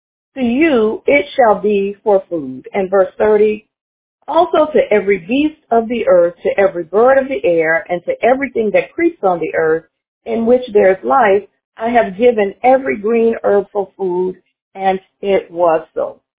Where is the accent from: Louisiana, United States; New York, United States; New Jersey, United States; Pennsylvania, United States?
Louisiana, United States; New Orleans; Prophetess mentioned in my bio that I'm from New Orleans originally